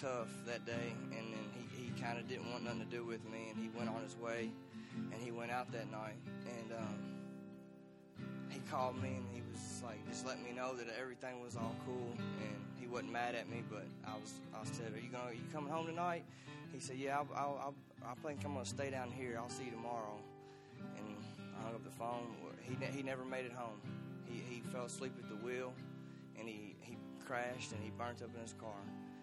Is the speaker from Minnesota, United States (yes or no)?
no; Bardstown, Kentucky, United States; I'm from Bardstown, Kentucky. I'm 26 years old.